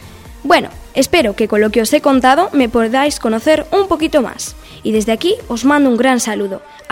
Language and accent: Spanish; Nájera, La Rioja, Spain; tengo 12 años, soy de Nájera y no tengo hermanos